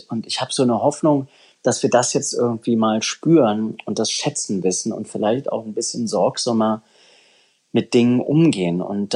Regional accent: Germany; born there; Ich bin in der DDR geboren, meine Eltern sind in der DDR groß geworden

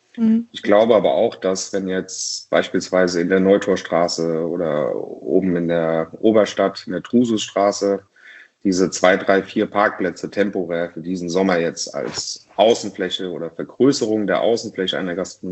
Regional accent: Mainz, Rhineland-Palatinate, Germany; natürlich auch in meiner Heimatstadt Mainz.

